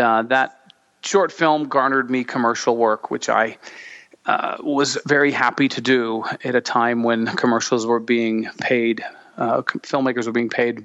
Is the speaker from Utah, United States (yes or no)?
yes; Pleasant Grove, Utah, United States; I was raised in Pleasant Grove, Utah, Manila, out in the middle of nowhere, to a Mormon family. I have a very large family, 5 sisters and 1 brother.